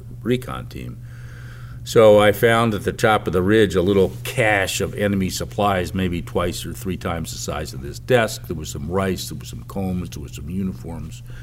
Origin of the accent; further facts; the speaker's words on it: Pennsylvania, United States; I'm from Pennsylvania.